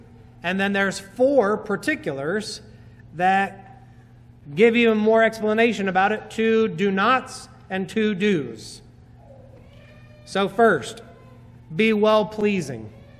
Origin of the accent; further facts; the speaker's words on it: United States; not just because I'm an American, independence.